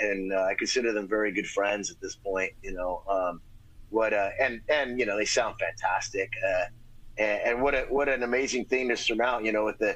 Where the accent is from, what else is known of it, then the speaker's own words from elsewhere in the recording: Glendale, California, United States; I grew up in Glendale, California, and I used to ditch, 6 period